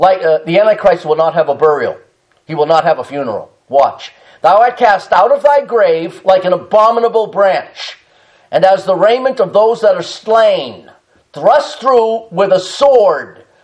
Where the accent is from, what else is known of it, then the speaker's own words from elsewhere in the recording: Boston, Massachusetts, United States; I was raised in Boston, born in Boston.